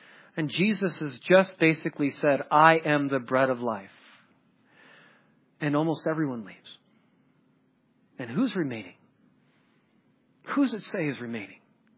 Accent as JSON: {"language": "English", "town": "Chicago", "region": "Illinois", "country": "United States", "lives_now": "Colorado Springs, United States", "said": "Now, I come from Chicago. And I live in Colorado Springs, this great suburb of nothing."}